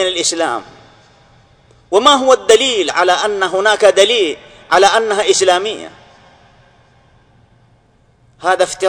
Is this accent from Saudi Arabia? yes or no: yes; Saudi Arabia; أننا في بلدنا المملكة العربية السعودية